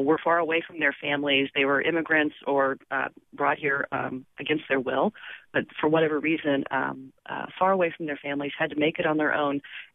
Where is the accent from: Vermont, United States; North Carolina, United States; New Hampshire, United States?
North Carolina, United States; I grew up in North Carolina and reading the Winston-Salem Journal.